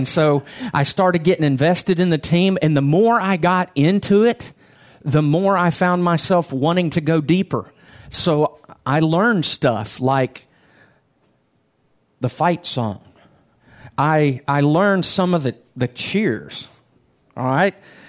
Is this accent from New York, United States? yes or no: no; Cincinnati, Ohio, United States; I grew up in Cincinnati, and when I moved down south